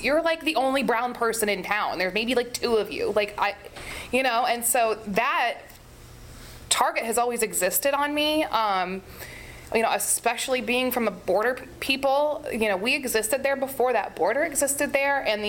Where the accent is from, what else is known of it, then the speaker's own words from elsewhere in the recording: Indianapolis, Indiana, United States; I knew my family is from Mexico, and I understand Spanish, but I don't really speak it, and, you know, whatever. But, you know, I was like, I'm from Indianapolis.